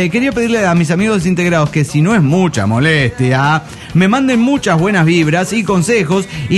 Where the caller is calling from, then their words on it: Monterrey, Nuevo León, Mexico; de Monterrey, México.